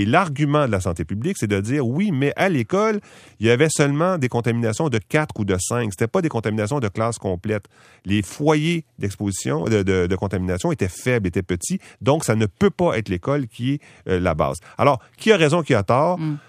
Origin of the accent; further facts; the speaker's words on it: Quebec, Canada; Moi, je pense que le Québec a raison, parce que je suis Québécois